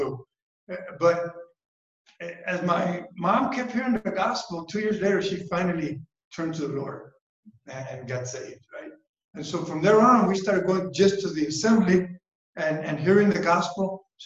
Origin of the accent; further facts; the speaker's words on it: Houston, Texas, United States; born there; so my siblings and I were all born in Houston, Texas. So I am an American citizen.